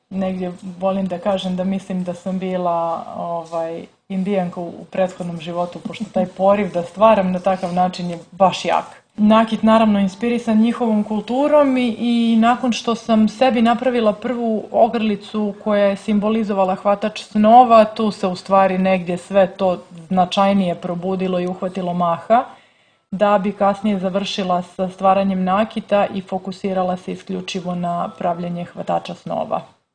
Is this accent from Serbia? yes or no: no; Herceg Novi, Herceg Novi Municipality, Montenegro; born or raised there; also born or lived in Dubrovnik